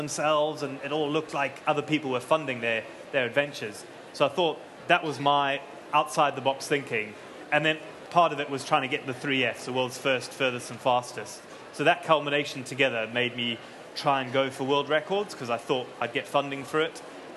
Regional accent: Zimbabwe; I grew up on the Zambezi River in Zimbabwe.

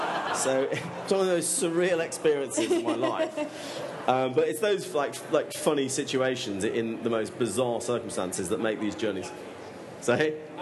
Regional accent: England, United Kingdom; I said, I'm from England.

